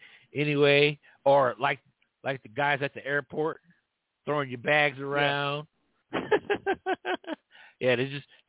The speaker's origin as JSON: {"language": "English", "region": "New York", "country": "United States", "said": "You know, my home state is New York."}